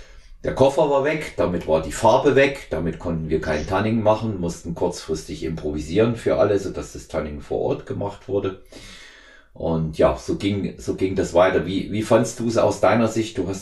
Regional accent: Germany; dass wir als Deutsche da waren, auch die einzigen Deutschen, auch die einzigen überhaupt, die keine britische Nationalität hatten.

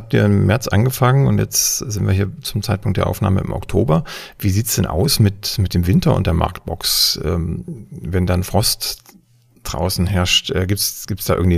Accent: Saxony, Germany; Ich hatte vorhin mal geluschert, sagt man hier bei uns in Sachsen zumindest.

